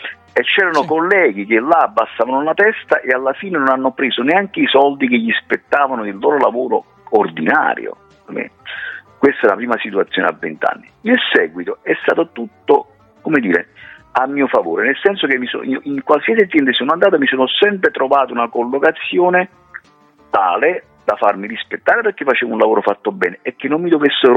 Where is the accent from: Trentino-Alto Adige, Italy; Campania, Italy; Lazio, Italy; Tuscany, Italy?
Campania, Italy; Naples; Innanzitutto sono napoletano. No, innanzitutto sono napoletano, poi il dialetto napoletano, la lingua napoletana è musicale